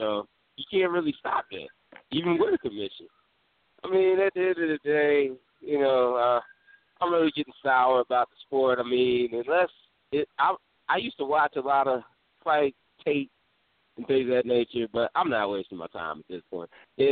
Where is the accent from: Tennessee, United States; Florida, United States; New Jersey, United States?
New Jersey, United States; Camden; Jason Sosa from my hometown, so I know how hard he had to work. I mean, I don't really know the kid, but I know how Camden, New Jersey is.